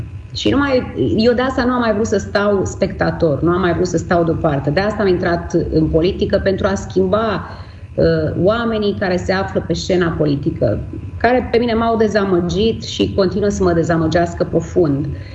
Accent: Romania; Înainte de toate suntem români, sunt româncă și îmi iubesc țara

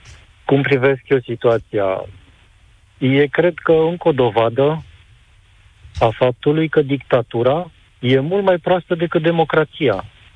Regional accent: Romania; cu noi, cu românii

